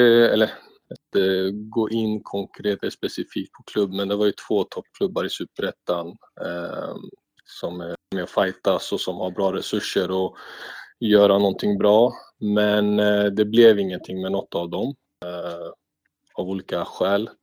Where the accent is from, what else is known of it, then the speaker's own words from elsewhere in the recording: Stockholm, Stockholm County, Sweden; now in Eskilstuna, Sweden; Men ja, vi är ju från Stockholm i grunden.